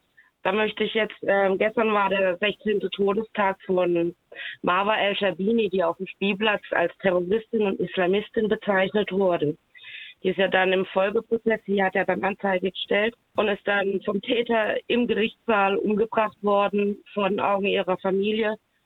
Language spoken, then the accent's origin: German; Germany; Ich kann keine Fremdsprache. Ich bin hier geboren. Ja, ich bin schon binational, das ist in mir drin, aber ich bin auch Deutsche, ich bin hier zu Hause